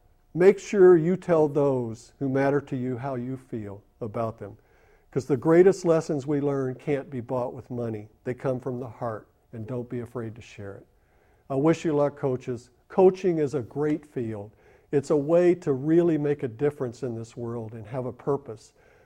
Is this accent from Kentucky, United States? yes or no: yes; Lexington, Kentucky, United States; growing up in Lexington, Kentucky. Of course, Kentucky is in the SEC with Florida.